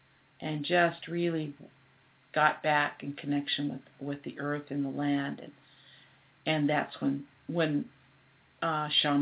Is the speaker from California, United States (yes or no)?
yes; Sunnyvale, California, United States; growing up in Sunnyvale and living in the Silicon Valley, at that time